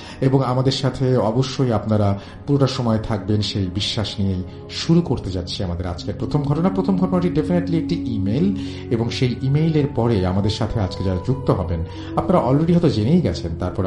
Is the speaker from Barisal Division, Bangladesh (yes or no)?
yes; Barisal Division, Bangladesh; আমার গ্রামের বাড়ি পিরোজপুর জেলায় ভান্ডারিয়া থানায় কোনো এক গ্রামে